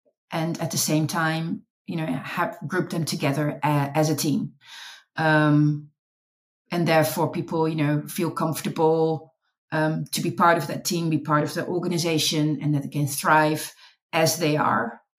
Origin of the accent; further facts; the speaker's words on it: Netherlands; born and raised in the Netherlands